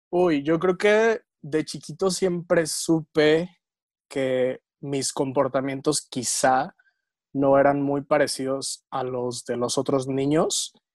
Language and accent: Spanish; Lázaro Cárdenas, Michoacán, Mexico; born there; Ciudad y Puerto, Lázaro Cárdenas, Michoacán. Súper cerca de Ixtapa, Guerrero.